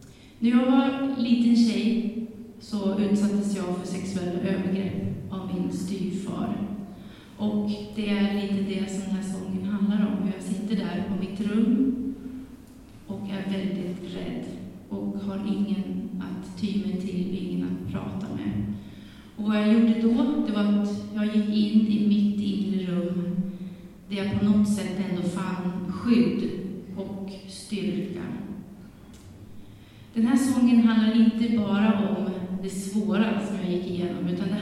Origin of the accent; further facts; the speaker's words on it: Järvsö, Gävleborg County, Sweden; also born or lived in Ljusdal; Jag föddes i Ljusdal och växte upp i Järvsö.